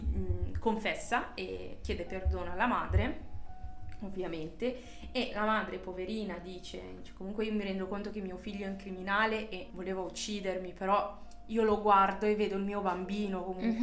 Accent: Milan, Lombardy, Italy; sono di Milano anch'io.

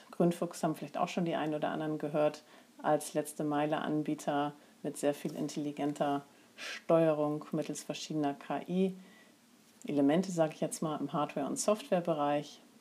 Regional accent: Bremen, Germany; in meine alte Heimatstadt Bremen

